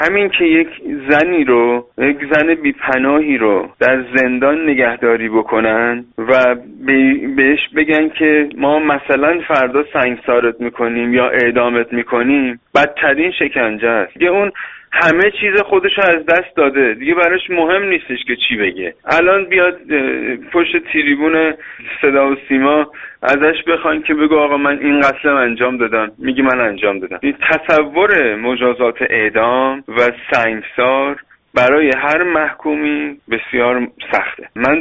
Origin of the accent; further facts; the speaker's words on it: Iran; من هم آذری هستم